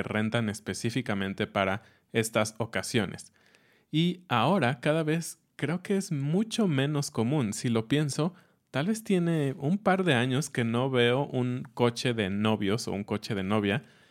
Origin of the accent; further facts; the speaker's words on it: Mexico City, Mexico; yo recuerdo cuando era niño en Ciudad de México, era muy común ver cada fin de semana